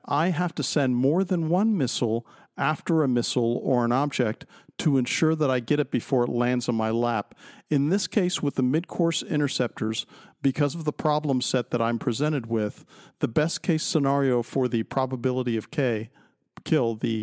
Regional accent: United States; When I say we're, I'm speaking as an American.

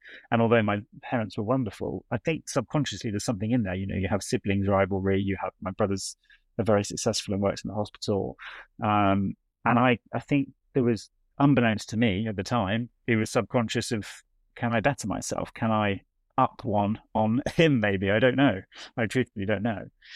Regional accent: United Kingdom; But as a British skier, it's a little challenging because you're skiing against more or less every other nation that has a load of snow and mountains, and we don't really have that.

